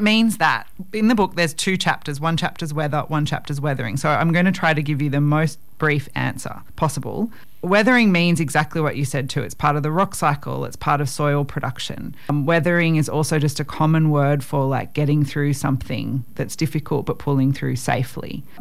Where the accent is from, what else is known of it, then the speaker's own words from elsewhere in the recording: Wollongong, New South Wales, Australia; It was actually extremely coastal. My childhood home was 50 metres from the beach, but also about a kilometre downwind of the steelworks and coal loader.